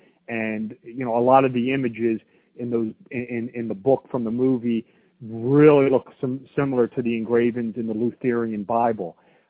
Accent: Baltimore, Maryland, United States; I was born here in Baltimore, Maryland. This is where I reside. I went to high school here.

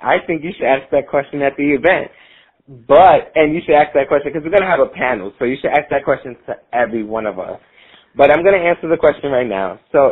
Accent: Brooklyn, New York, United States; Well, right now we're starting in Brooklyn because that's my hometown and I need to educate my people first.

